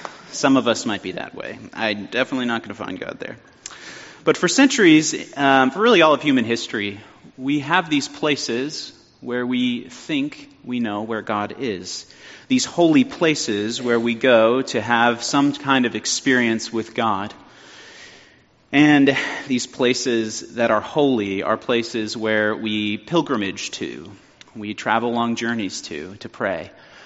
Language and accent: English; California, United States; I grew up near the Sierra Nevada mountain range in California.